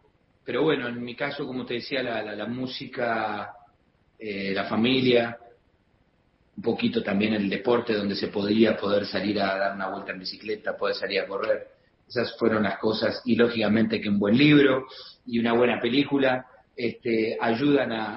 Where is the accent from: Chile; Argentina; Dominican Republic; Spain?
Argentina; como argentino